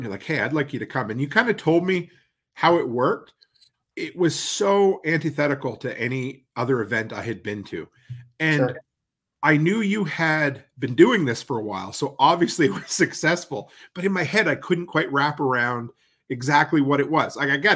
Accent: Canada; I came from Canada, so it was like, 2,500 miles.

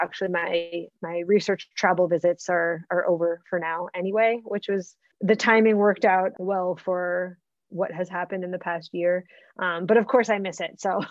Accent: New York, United States; I'm from New York, but my family, since my parents retired, moved to Tennessee in the United, another state in the United States.

